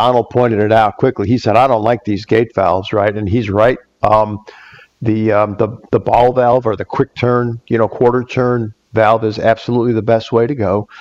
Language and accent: English; Chicago, Illinois, United States; I came from Chicago, so I'm one of those damn Yankees.